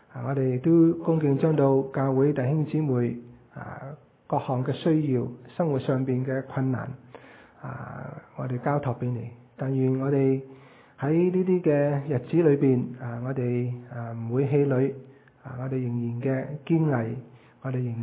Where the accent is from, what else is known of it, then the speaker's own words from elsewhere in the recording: China; 我们身为中国人当然不少得什么？不少得吃的咯